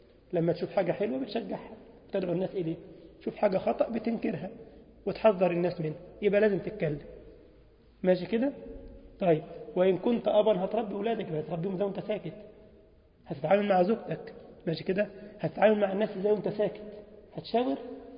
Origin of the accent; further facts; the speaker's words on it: Egypt; ما شافوش عندنا في مصر الكلام ده، يعني في مصر يوم ما ترخ عليك رخه كده